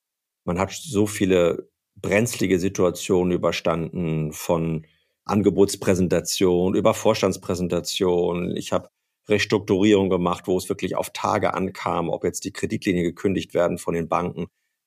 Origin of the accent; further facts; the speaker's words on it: Gütersloh, North Rhine-Westphalia, Germany; born there; Es ist, wenn man so will, meine alte Heimat. Ich bin in Gütersloh geboren, obwohl ich hier in der Region nicht aufgewachsen bin.